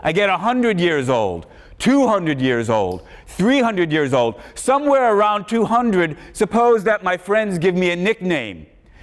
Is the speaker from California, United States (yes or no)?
no; Chicago, Illinois, United States; Doesn't remember being … doesn't remember growing up in Chicago, doesn't remember my family